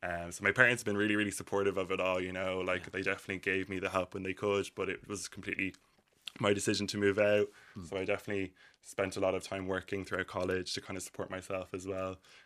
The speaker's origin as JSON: {"language": "English", "town": "Arklow", "region": "County Wicklow", "country": "Ireland", "said": "I'm from Arklow, so literally next door to Gory as well."}